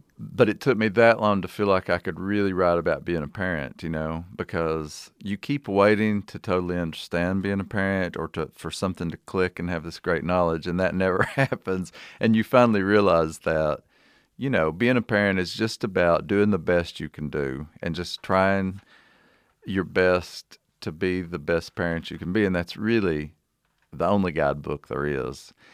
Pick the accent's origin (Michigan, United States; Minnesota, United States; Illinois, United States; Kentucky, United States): Kentucky, United States; Lily; I grew up in a little bitty town called Lily, sort of between Corbin and London in southeastern Kentucky, in Laurel County.